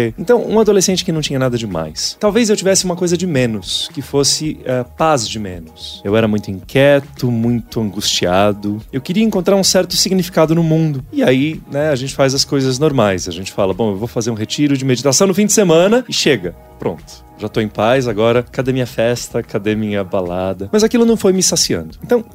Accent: Brazil; born there; Eu nasci no Brasil, ou como dizem alguns budistas, dessa vez eu nasci no Brasil.

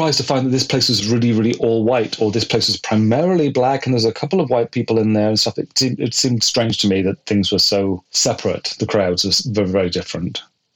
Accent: Bristol, South West England, United Kingdom; also born or lived in London; And then from my hometown in Bristol in the west of England, that was probably the main part of my clubbing

